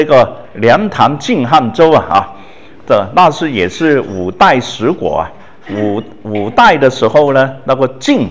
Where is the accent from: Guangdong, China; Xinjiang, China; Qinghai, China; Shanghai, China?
Guangdong, China; 我们广东人九跟狗是同音的